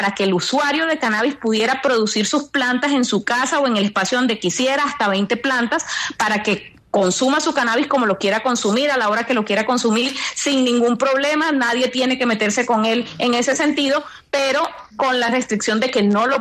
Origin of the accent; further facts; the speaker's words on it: Colombia; La mayoría de los licenciatarios somos colombianos de a pie